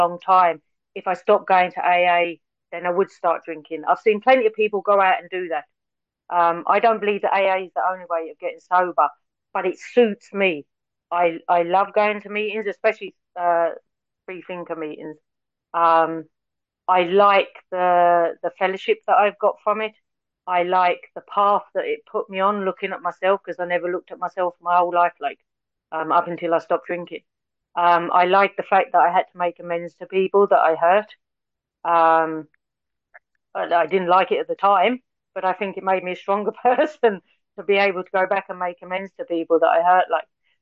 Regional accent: England, United Kingdom; I obviously people can hear my accent. I'm English

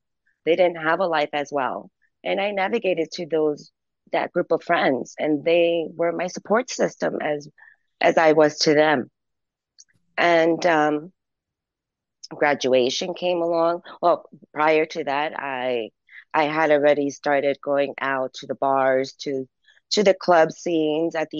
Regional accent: Long Island, New York, United States; I grew up in Long Island, New York, to graduation, 12th grade. But my mother was moving into New Jersey with her boyfriend

